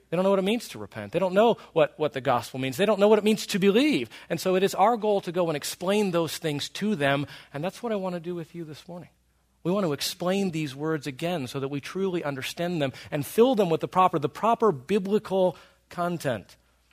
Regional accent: Maryville, Tennessee, United States; Now, I'm from Maryville, Tennessee.

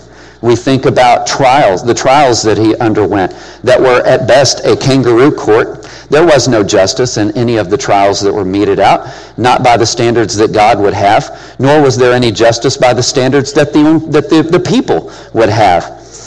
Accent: Texas, United States; This is North Carolina. Isn't this the place where racing is? I'm from Texas.

